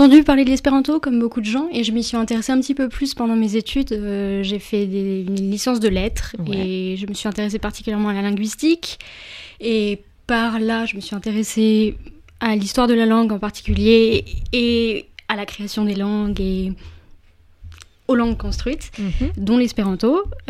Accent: Nantes, Pays de la Loire, France; j'ai 23 ans, je viens de Nantes.

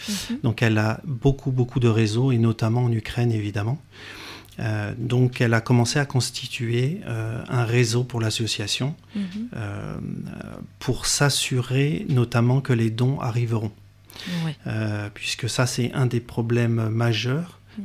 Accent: France; moi je suis français

